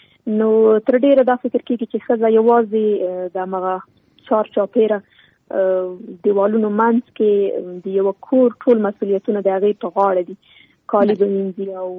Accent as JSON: {"language": "Pashto", "country": "Afghanistan", "tie": "born or raised there"}